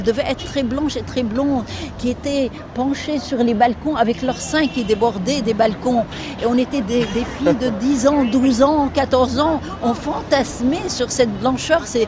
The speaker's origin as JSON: {"language": "French", "town": "Beirut", "region": "Beirut Governorate", "country": "Lebanon", "tie": "born or raised there", "moved": "yes", "said": "On va monter vers Achrafieh, là où j'ai grandi, là où j'ai vécu."}